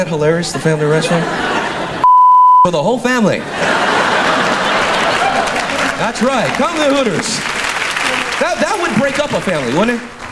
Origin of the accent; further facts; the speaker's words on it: Casa Grande, Arizona, United States; I'm from Casa Grande, Arizona. There's nothing there, you know?